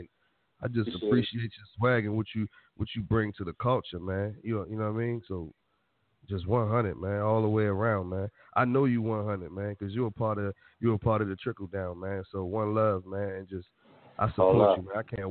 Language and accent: English; Irvington, New Jersey, United States; That's still my hood, even though I'm from Irvington.